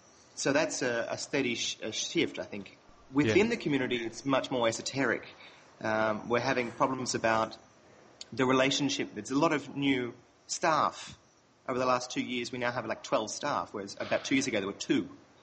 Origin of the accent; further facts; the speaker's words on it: Australia; I'm an Australian, and I am now currently in Egypt for the first time